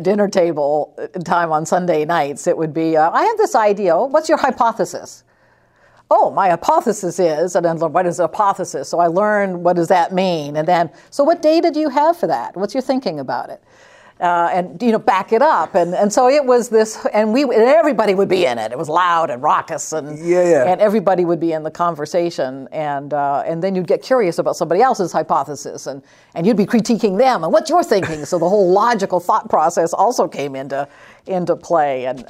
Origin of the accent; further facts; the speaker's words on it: Canada; I'm from Canada.